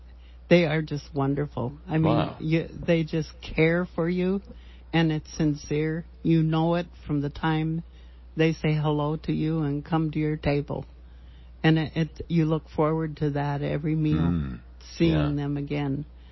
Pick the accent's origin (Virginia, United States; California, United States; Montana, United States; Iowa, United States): Iowa, United States; also born or lived in Minnesota; I was originally from Iowa and Minnesota